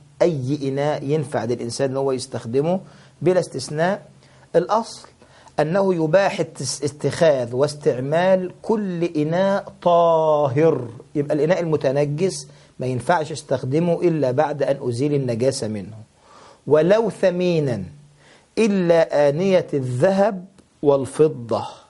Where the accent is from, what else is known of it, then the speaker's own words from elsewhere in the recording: Egypt; قراريط يعني احنا عندنا في مصر بنقول الإيراط